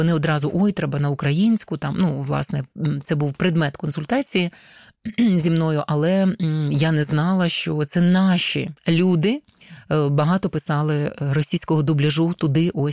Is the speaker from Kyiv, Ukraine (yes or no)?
yes; Kyiv, Ukraine; Я тут народилася в Україні, в Києві, тут моє коріння.